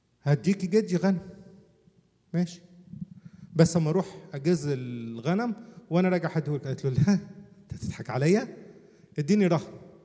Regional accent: Upper Egypt, Egypt; واحده فقريه معلش انا صعيدي

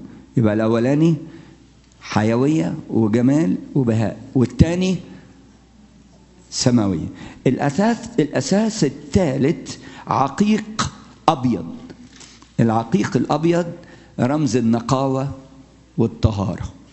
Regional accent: Egypt; إحنا عندنا في مصر عيار 24 وفي عيار 28

